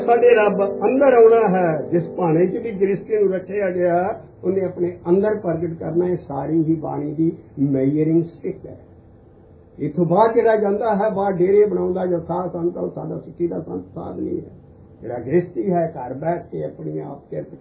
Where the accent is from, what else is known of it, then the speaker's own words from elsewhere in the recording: Punjab, India; born there; ਗੁਰੂ ਬਾਬੇ ਬਕਾਲੇ ਦੇ ਲਾਗੇ ਸੀ ਮੇਰਾ ਜਨਮ ਹੋਇਆ ਸਾਰਾ ਉਹ ਪਿੰਡ ਬਾਬੇ ਬਕਾਲੇ ਦੇ ਲਾਗੇ